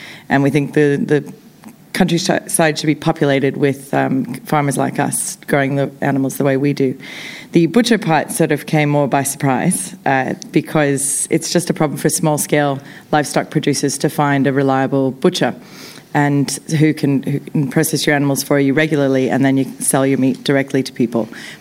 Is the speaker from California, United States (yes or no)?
yes; California, United States; also born or lived in Oregon; that was really standard for us growing up in California and Oregon.